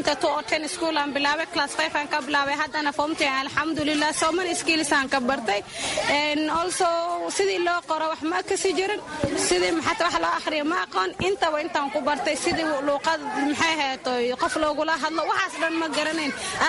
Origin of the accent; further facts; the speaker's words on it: Mogadishu, Banaadir, Somalia; born there; soomaaliya aan ku dhashay 1996 especially muqdisho bakaar aan ku dhashay